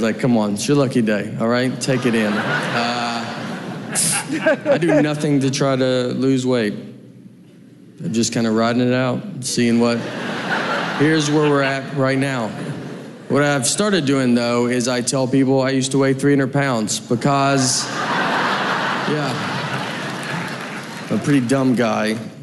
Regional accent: Nashville, Tennessee, United States; Excited to be here. I'm from Nashville, Tennessee.

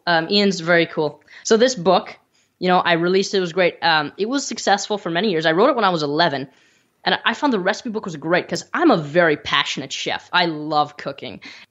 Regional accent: Toronto, Ontario, Canada; born there; I was born in Toronto.

